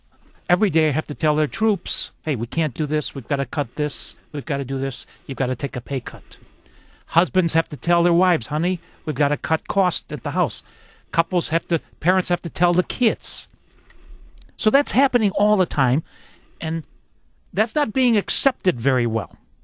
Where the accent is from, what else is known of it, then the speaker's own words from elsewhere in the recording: Chicago, Illinois, United States; Now, I'm from Chicago, the South Side.